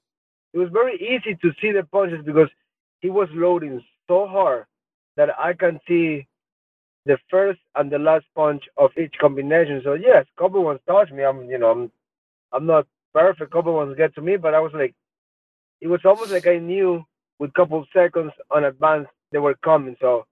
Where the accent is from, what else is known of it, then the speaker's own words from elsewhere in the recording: Ecuador; First main event, I'm from Ecuador, all the cameras, US media, South American media, and Ecuador media, cameras all day.